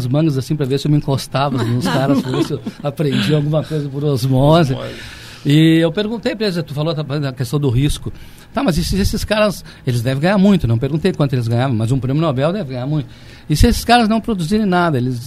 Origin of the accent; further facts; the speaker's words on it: Cachoeira do Sul, Rio Grande do Sul, Brazil; eu sou de Cachoeira do Sul